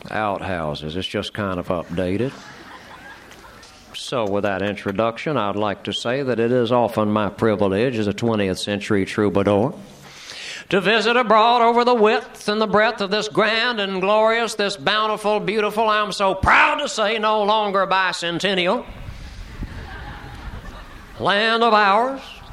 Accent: Nacoochee Valley, Georgia, United States; I was brought up in Nacoochie Valley, Georgia.

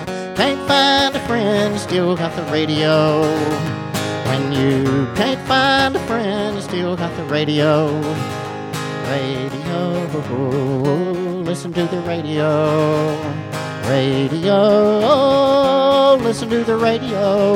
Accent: Gainesville, Florida, United States; a famous Western outlaw that came to Gainesville, my hometown, under an assumed name.

